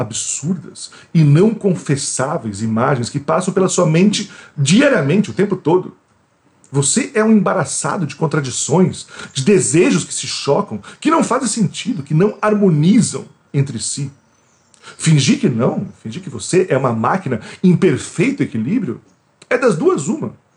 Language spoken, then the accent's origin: Portuguese; Brazil; Daquilo que nos faz ser o que somos enquanto brasileiros?